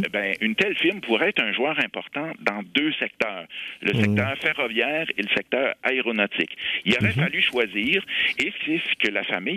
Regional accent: Quebec, Canada; on était un peu fiers en tant que Québécois.

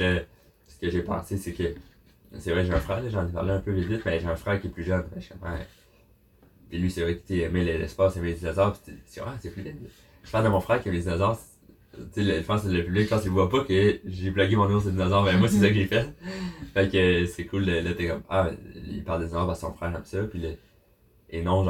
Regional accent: Chambly, Quebec, Canada; Fait moi j'ai grandi à Chambly.

